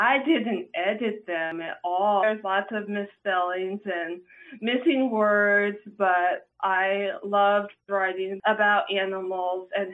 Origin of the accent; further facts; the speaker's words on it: Plano, Texas, United States; I grew up in Plano, Texas.